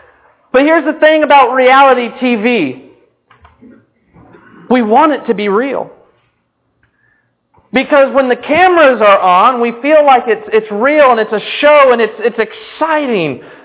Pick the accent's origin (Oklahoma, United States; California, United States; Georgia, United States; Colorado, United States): California, United States; Now, I grew up in Orange County. Spent 18 years of my life in Orange County.